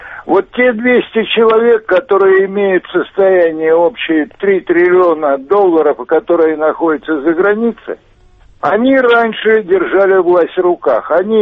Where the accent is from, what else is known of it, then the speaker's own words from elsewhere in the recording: Moscow, Russia; вот вы живете в Москве, я сам москвич